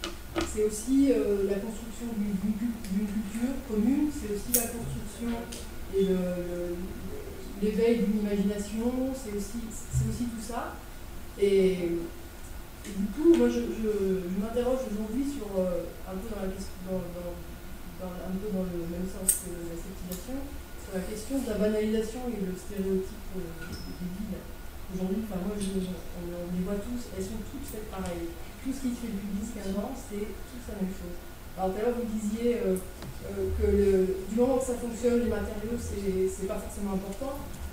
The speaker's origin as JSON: {"language": "French", "town": "Orléans", "region": "Centre-Val de Loire", "country": "France", "lives_now": "Grenoble, France", "said": "Alors, moi je suis originaire d'Orléans, donc une assez grande ville"}